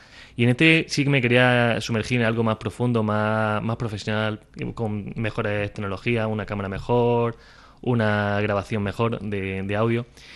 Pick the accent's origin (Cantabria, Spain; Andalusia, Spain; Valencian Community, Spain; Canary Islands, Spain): Andalusia, Spain; Santa María del Águila; Yo soy de Santa María del Águila.